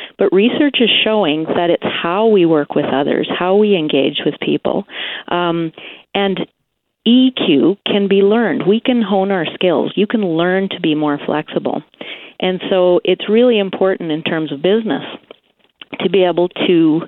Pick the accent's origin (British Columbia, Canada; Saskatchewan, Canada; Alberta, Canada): Saskatchewan, Canada; Uranium City; I'm in Saskatoon. I'm from Saskatchewan, from Uranium City